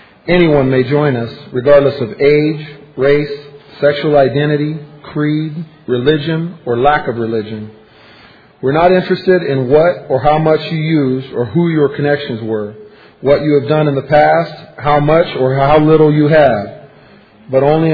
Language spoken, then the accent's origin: English; Fresno, California, United States; Morning, family. … from Fresno, California. Addict from Fresno.